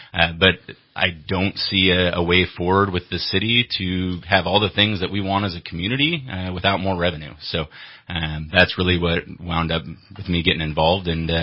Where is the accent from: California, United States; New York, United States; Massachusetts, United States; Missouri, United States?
California, United States; Cottonwood; I'm an insurance agent here in Reading. I grew up down in Cottonwood, went to the Tehama County schools on the other side of the county border. Yeah, grew up around here